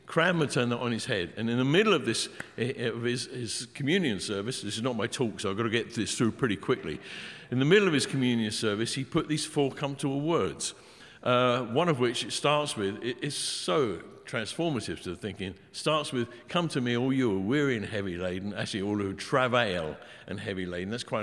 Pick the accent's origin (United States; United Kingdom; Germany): United Kingdom; England; I'm an Englishman. Got a bad accent.